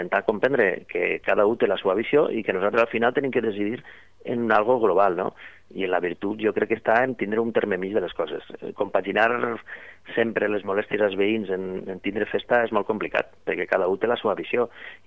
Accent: Vila-real, Valencian Community, Spain

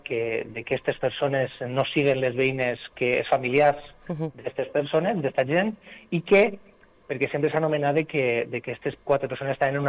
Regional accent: Moncofa, Valencian Community, Spain; també porto molt en el meu cor el poble de Moncofa, no? Jo sempre dic que sempre sóc un enamorat del meu poble

